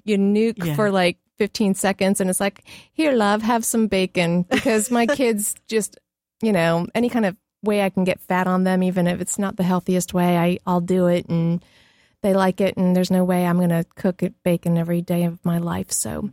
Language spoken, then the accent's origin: English; Florida, United States; I was raised by northern parents. I grew up in Florida, but it's still... We were northern, and we never said the ma'am and sir.